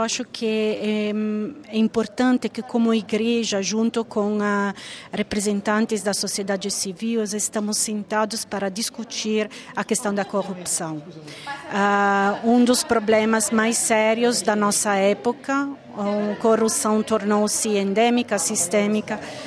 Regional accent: Brazil; now in Rome, Italy; De dor, porque eu saí do Brasil final de 2014, no momento da transição.

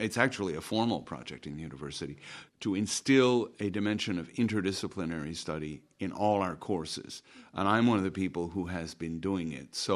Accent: Canada; now in Rome, Italy; I'm a Canadian Jesuit. I've been living in Rome and teaching at the Gregorian for 28 years.

